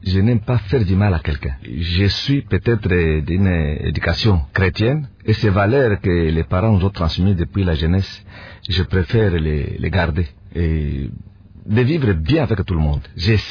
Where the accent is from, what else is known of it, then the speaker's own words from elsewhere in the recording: Bukavu, South Kivu, DR Congo; Et les courses qui étaient chez moi à Kadutu pour aller à Bagheera, c'est une dizaine de kilomètres à pied, matin et le retour.